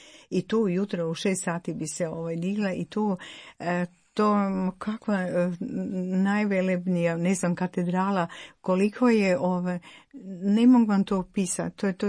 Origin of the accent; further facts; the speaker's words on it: Bedekovčina, Krapina-Zagorje County, Croatia; ja sam iz Bjedekovče, meni je 7 km rođena